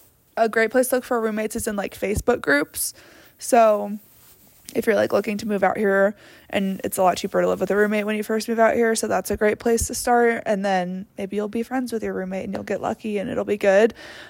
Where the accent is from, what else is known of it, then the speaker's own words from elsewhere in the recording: Virginia, United States; I am from Virginia. I went to college in Michigan. I studied abroad at Oxford without knowing anyone I was studying abroad with. And then I moved to Colorado on a random Thursday in May.